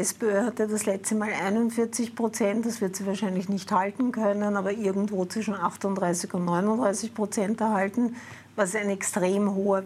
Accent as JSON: {"language": "German", "region": "Vienna", "country": "Austria", "said": "und ich komme ja aus Wien und die Stimmung, die ich mitkriege"}